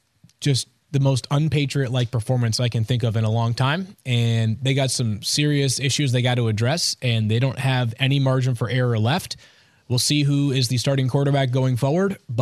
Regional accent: Boston, Massachusetts, United States; I'm from Boston. A lot of Patriots fans talk to me during Patriots games.

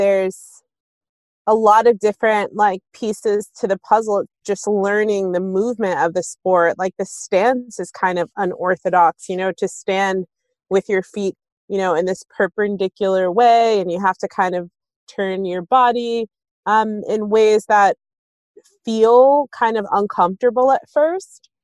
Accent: Maplewood, United States; So we moved to Maplewood when I was super young, and growing up as a kid who, you know, observed hijab from the age of 12 and being one of the only Muslim families, I always felt like a sense of belonging in our town.

